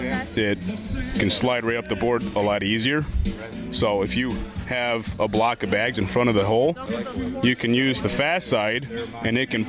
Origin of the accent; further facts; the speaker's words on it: Beach Lake, Pennsylvania, United States; Beach Lake.